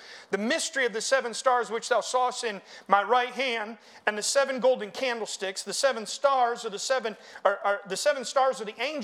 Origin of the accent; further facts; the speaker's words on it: Florida, United States; born there; I was born in Florida, and I keep telling him every time he gets on the thing, I say, Brother West, this only makes sense. You come back to your native land, and I go back to my native land.